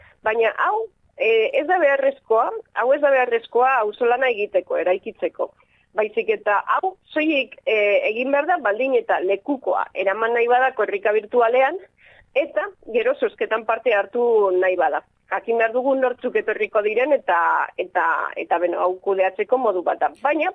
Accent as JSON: {"language": "Basque", "town": "Vitoria-Gasteiz", "region": "Basque Country", "country": "Spain", "said": "Ni Gasteiztarra naiz"}